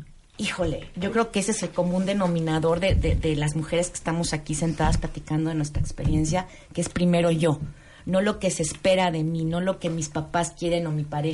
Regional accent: Mexico; soy mexicana, en una cultura latina, pues, machista en ese sentido.

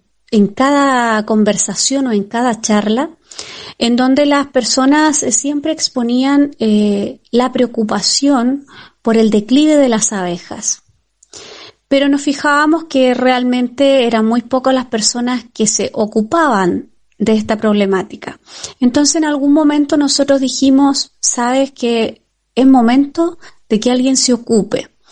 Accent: Colbún, Maule, Chile; de Agroapícola Rabones, de la región del Maule, de la comuna de Colbún, de la precordillera de Colbún, de Chile.

